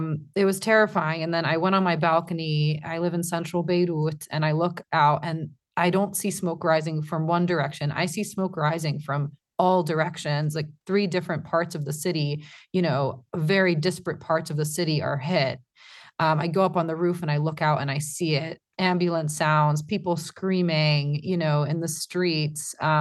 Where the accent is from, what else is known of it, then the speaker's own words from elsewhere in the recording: United States; now in Lebanon; I'm Lebanese American. I grew up in the U.S. and moved here a year ago.